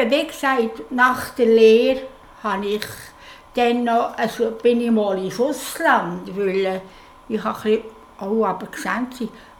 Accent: Aargau, Switzerland; now in Bern, Switzerland; Ich bin 88, bin im Kanton Aargau aufgewachsen und nachher hier ins Bern gekommen

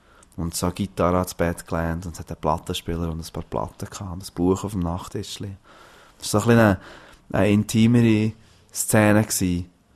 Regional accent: Frutigen, Bern, Switzerland; Ich komme ja ursprünglich aus Frutigen. Und der Dialekt aus Frutigen ist so ein bisschen gefährdet, weil es halt immer weniger Leute gibt, die das noch reden.

